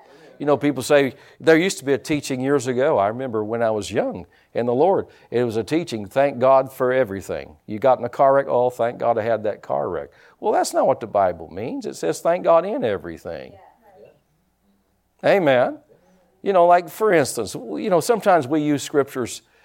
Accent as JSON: {"language": "English", "town": "Pike County", "country": "United States", "said": "I don't know if that was right or not, but I'm from Pike County."}